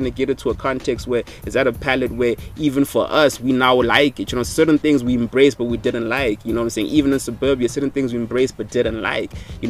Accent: Limpopo, South Africa; We're starting to see guys where I'm from Limpopo originally.

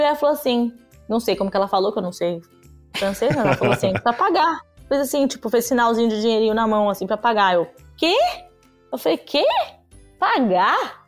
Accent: Brazil; Eu sou brasileiro, né?

